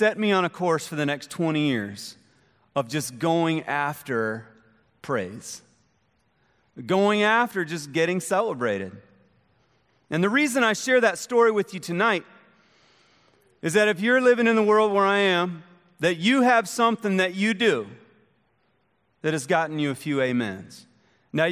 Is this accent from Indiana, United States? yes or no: yes; Richmond, Indiana, United States; I was actually I'm from Richmond, Indiana, but I was going to a Bible college, a small Bible college in Springfield, Missouri.